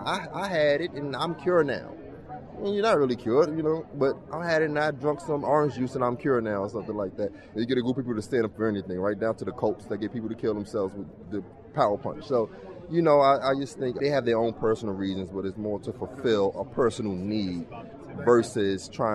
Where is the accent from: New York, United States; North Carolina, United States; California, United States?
New York, United States; Brooklyn; I'm from the Black AIDS Institute, and I'm from Brooklyn, New York.